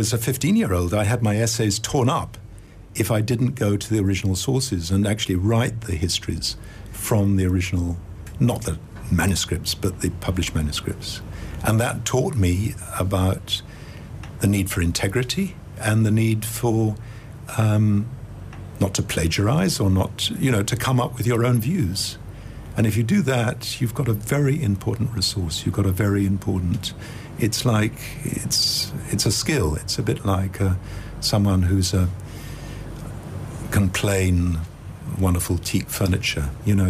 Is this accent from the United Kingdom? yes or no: yes; England, United Kingdom; I have my own story I tell myself about being an Englishman who has a second identity.